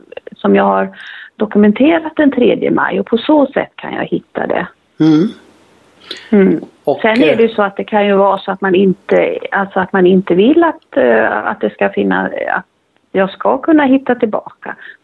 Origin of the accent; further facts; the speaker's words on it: Varberg, Halland County, Sweden; Ja, det är en orkester som kommer ifrån Varberg. Och det är min hemstad.